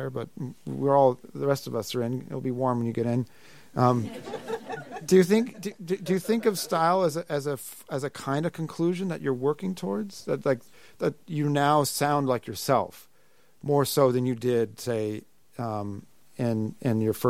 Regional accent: Sacramento, California, United States; I grew up in Sacramento, and one of my conclusions was get the hell out.

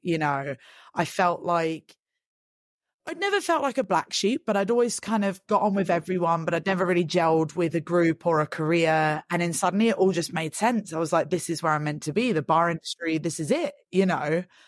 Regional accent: Leytonstone, London, United Kingdom; moved away as an adult; now in Thailand; I was born and bred in Leytonstone, and I moved over to Asia when I was 21. So I've essentially spent most of my adult life here. I'm now almost 37, not ashamed to admit my age.

